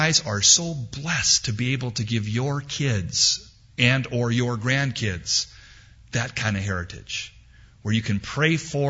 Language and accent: English; California, United States; also born or lived in Portland, Oregon; I was born in Portland. And I lived there till I was about 3 and then grew up in California.